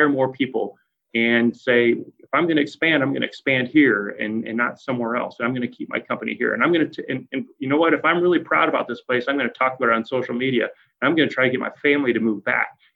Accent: Iowa, United States; And so it was always sort of like, yeah, I'm from Iowa, almost sort of, I wouldn't say apologetic, but yeah, it's a nice place.

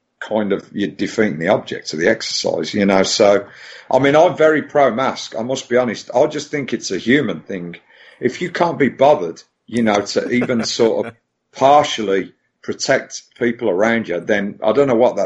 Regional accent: Birmingham, West Midlands, United Kingdom; now in Brighton, United Kingdom; No, I'm from Birmingham, but I actually live, in these times, I actually live near the coast. So I live near Brighton

